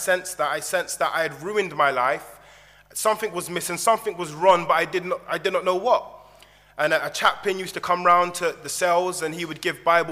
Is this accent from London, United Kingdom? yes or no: yes; London, United Kingdom; I'm originally from London, England. I was born in an area called Ealing, and I grew up on an estate called Woodend in Norfolk area. And I grew up in what I would describe as agnostic home.